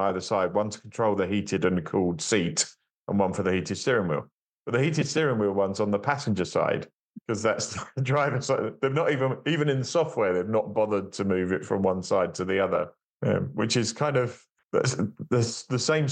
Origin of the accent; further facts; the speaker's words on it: South East England, United Kingdom; So I was brought up the other side of the Thames Estuary from you. So I was brought up in North Kent